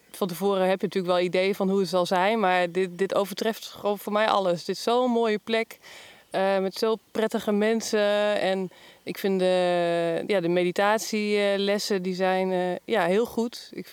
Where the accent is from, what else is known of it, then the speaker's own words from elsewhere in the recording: Groningen, Netherlands; ik kom uit Groningen.